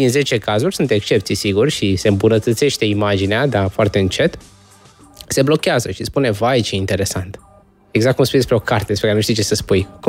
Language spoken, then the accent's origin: Romanian; Romania; România, evident.